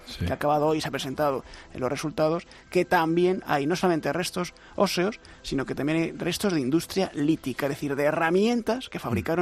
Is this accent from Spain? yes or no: yes; Spain